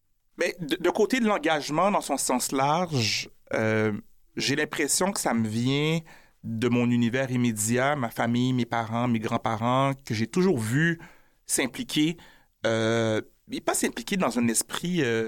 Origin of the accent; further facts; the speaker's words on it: Quebec, Canada; born there; comme quand on dit que je suis un Québécois, déjà, ça m'exclut comme Québécois alors que je suis né ici.